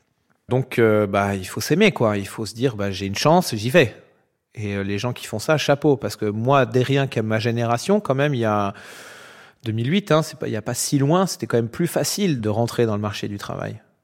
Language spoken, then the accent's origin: French; Annecy, Auvergne-Rhône-Alpes, France; born there; Je suis né à Annecy, en Haute-Savoie, en 1984.